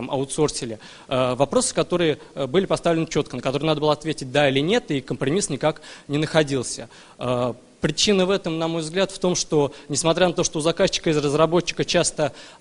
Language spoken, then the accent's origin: Russian; Nizhny Novgorod, Nizhny Novgorod Oblast, Russia; все наши члены из Нижнего Новгорода, и мы в определенный момент, там, несколько лет назад, учились все в университете.